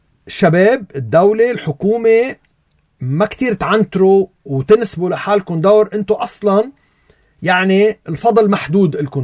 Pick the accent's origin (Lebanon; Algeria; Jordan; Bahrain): Lebanon; نحن كلبنانيين